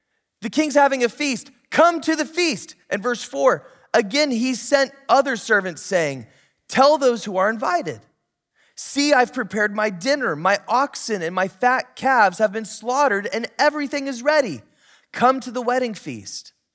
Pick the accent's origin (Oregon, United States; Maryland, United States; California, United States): Oregon, United States; And I'm from Oregon, so I think, you know, Oregon rules are as long as you're in the water, you're not on someone's private property.